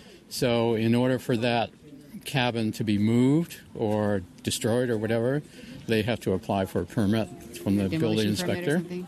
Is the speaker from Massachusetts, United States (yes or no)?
yes; Ashfield, Massachusetts, United States; from Baptist Corner Road in Ashfield and lived here about 30 years.